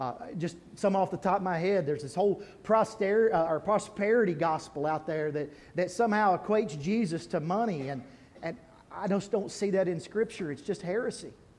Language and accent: English; Kentucky, United States; I'm from Eastern Kentucky. I like to keep things simple.